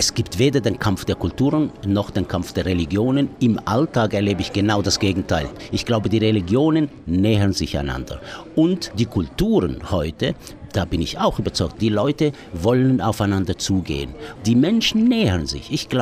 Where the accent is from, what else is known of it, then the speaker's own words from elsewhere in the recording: Tunisia; German is a second language; weil ich als Tunesier mit gelungener Revolution